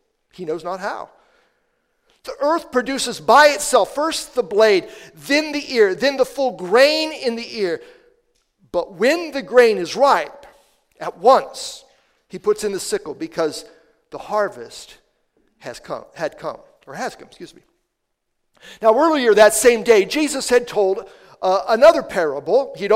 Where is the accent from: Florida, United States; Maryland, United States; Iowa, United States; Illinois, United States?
Iowa, United States; When I was growing up, I grew up in Iowa, rural Iowa, central Iowa, you know, farm country